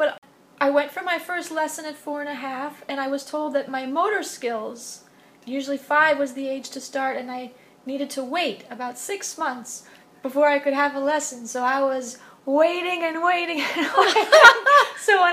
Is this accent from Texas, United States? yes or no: no; New York City, New York, United States; I guess it's one of the bounties of growing up in New York.